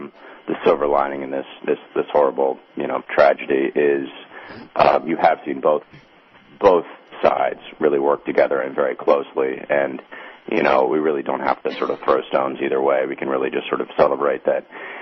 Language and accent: English; Texas, United States; Oh, and I'm from Texas originally, so I feel doubly ashamed.